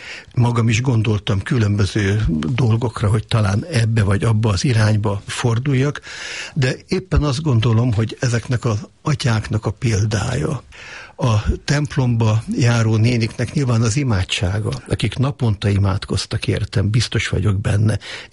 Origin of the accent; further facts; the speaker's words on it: Budapest, Hungary; jelenleg az 5. generációban élünk a 8. kerületben, a tisztviselőtelepen. Ott születtem, ott nőttem föl 4 testvéremmel együtt